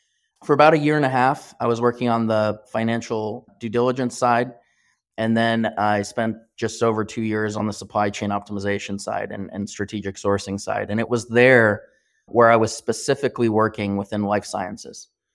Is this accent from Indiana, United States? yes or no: yes; Columbus, Indiana, United States; Grew up in Columbus, Indiana. I grew up in Columbus, went to school in Bloomington at IU for the first 2.5 years, and then finished up in Indianapolis at the University of Indianapolis.